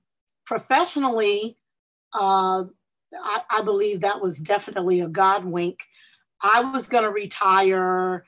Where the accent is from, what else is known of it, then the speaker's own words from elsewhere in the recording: Willingboro, New Jersey, United States; And I was raised in Willingboro, New Jersey.